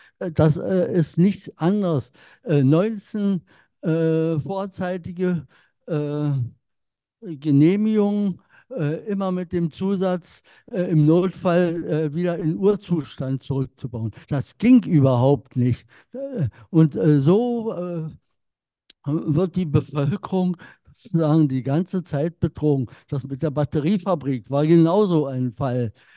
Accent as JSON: {"language": "German", "town": "Storkow", "region": "Brandenburg", "country": "Germany", "said": "ich komme aus Storkow."}